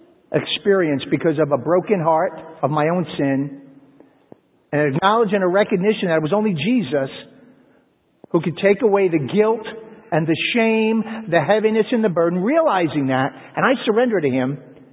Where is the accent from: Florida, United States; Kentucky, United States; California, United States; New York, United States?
New York, United States; Bay Shore; I first heard it as a teenager, growing up in Bayshore, Long Island.